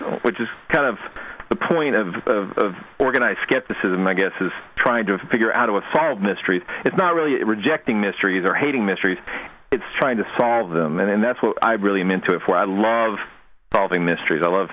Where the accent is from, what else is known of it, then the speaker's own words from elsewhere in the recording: Georgia, United States; a good example would be the Bigfoot hoax from Georgia. That's my home state.